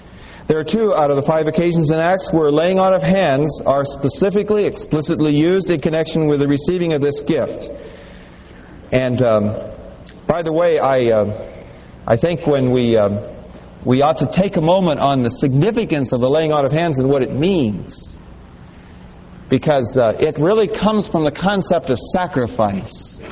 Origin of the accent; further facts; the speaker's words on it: Tibet, China; I was a kid growing up in Tibet, Tibetan demon worshippers spoke in tongues.